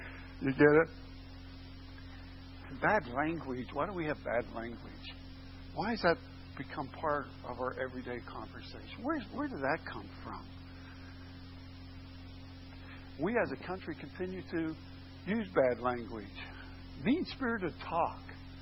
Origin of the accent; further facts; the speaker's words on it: Pittsburgh, Pennsylvania, United States; I mean, I come from Pittsburgh where there's bumper-to-bumper traffic.